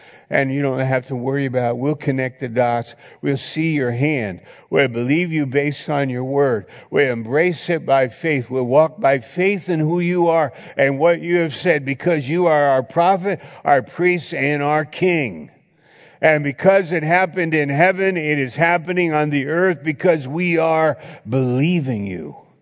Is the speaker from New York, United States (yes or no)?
yes; New York, United States; I wasn't from the area. I'm from New York. I was there up in Maine.